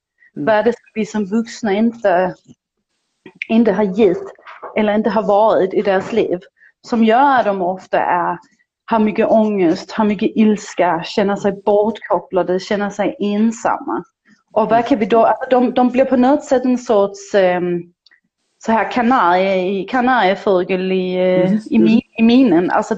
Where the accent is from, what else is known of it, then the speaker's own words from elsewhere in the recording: Denmark; accent: Danish; Swedish is a second language; Jag har en del dansk brytning jag inte kommer undan, men annars går det bra.